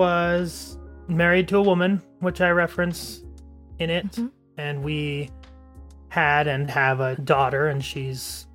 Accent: Indio, California, United States; born there; I was born in California in a place called Indio.

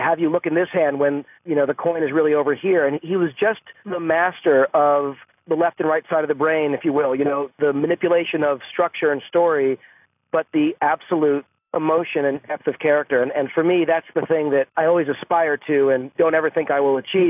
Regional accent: Los Angeles, California, United States; I was a kid, and growing up in Los Angeles, The Twilight Zone was on twice a day on Channel 5.

